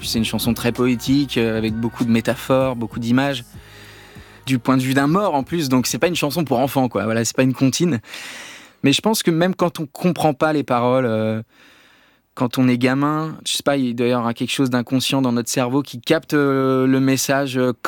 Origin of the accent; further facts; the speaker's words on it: Nouvelle-Aquitaine, France; j'ai grandi dans la Creuse et on allait faire une virée familiale dans la ville à côté.